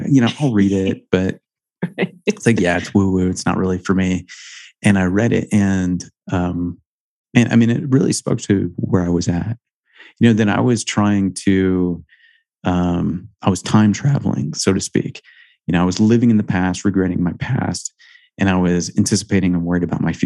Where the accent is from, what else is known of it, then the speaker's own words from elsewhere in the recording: Indiana, United States; I grew up in a very, very conservative Christian home, good Midwestern home. I grew up in Indiana. I went to a Christian college.